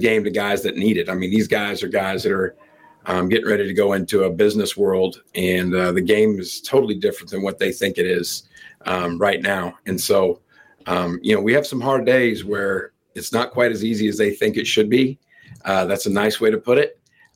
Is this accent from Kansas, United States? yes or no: yes; Wichita, Kansas, United States; You know, I think being from Wichita, growing up in Wichita, and being a basketball guy my whole life, as many people here in Wichita are, I understand the love for the game that many Wichitans have, and people from Kansas.